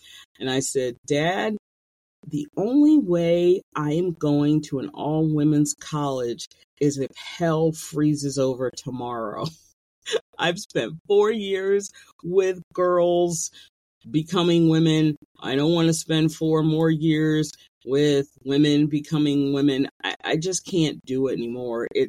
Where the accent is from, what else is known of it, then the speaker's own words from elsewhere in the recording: New Jersey, United States; I grew up in New Jersey, but both of my parents are from the Deep South.